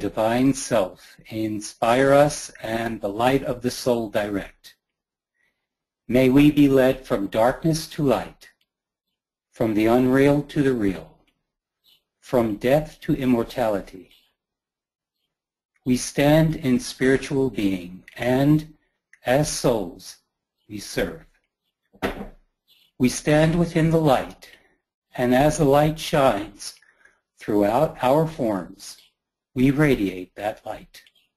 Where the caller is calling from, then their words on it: Boulder, Colorado, United States; Boulder, Colorado.